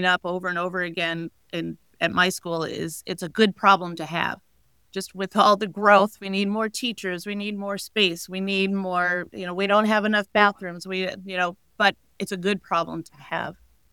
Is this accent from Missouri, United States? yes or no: yes; St. Charles, Missouri, United States; So I grew up in St. Charles, Missouri, went to a Lutheran school, Emmanuel, there, and had a fantastic education there.